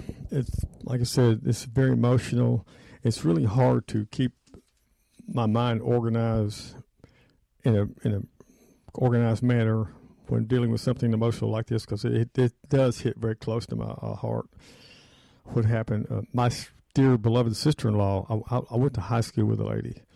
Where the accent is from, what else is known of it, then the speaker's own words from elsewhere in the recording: Memphis, Tennessee, United States; who was killed right here in my hometown of Memphis, Tennessee.